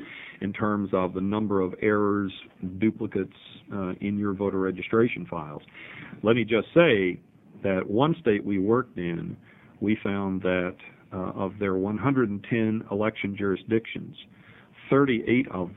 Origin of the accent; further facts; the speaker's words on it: North Carolina, United States; Mr. Davidson is very familiar with this one, as am I, since it happened in my home state of North Carolina.